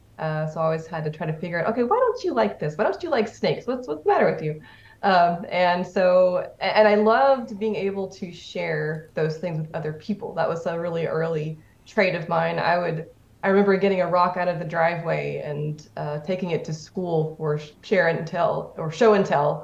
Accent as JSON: {"language": "English", "town": "Cookeville", "region": "Tennessee", "country": "United States", "tie": "born or raised there", "said": "Tennessee. Yeah, I'm born and raised in Tennessee."}